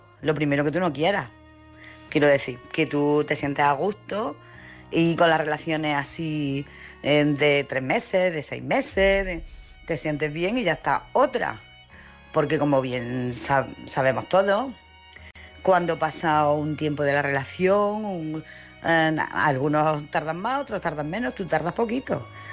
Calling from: Jaén, Andalusia, Spain; soy de Jaén.

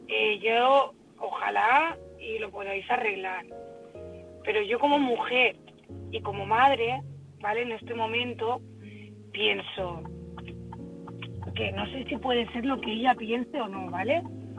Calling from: Barcelona, Catalonia, Spain; de Barcelona.

